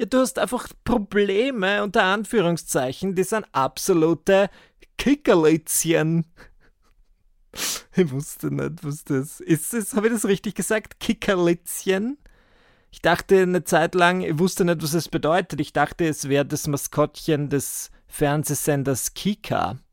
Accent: Burgenland, Austria; Ja, ich bin im Burgenland aufgewachsen, ich war in meinem Dorf, aber nicht sonderlich involviert

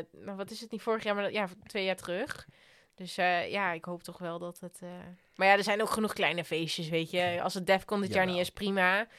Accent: Austria; Dutch is a second language; Ik kom natuurlijk uit Oostenrijk vandaan. Dus Oktoberfest, dat hoort voor mij thuis natuurlijk.

